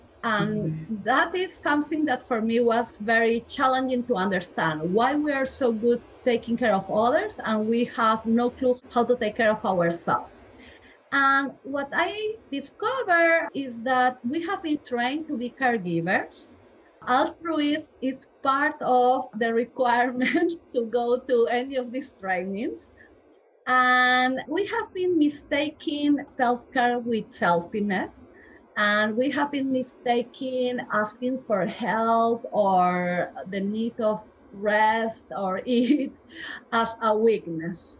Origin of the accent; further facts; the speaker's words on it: Peru; English is a second language; moved away as an adult; now in United States; I am originally from Peru, so I am a Latin girl. Even my last names, they don't show it, but probably my accent, yes. I did geriatrics in Peru, and I worked for 10 years there. And then I met the love of my life, and I moved to the U.S.